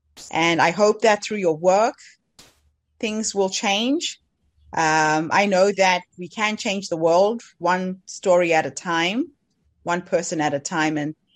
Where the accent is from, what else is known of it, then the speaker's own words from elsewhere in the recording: Zimbabwe; So I'm from Zimbabwe originally